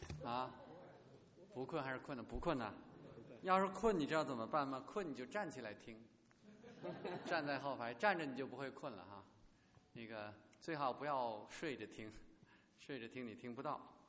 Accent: China; now in United States; 我自己以前是中国大陆的这背景出来，我们会觉得这个基督信仰跟我们中国人很远，我们这中间这个从小家里从小是基督徒的人不多

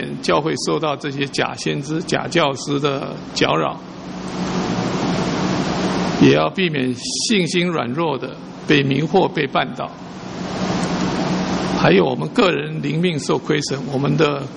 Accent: China; 因为我们中国人都有好客的这种习俗，所以有的时候这个情面上面摆不下来。

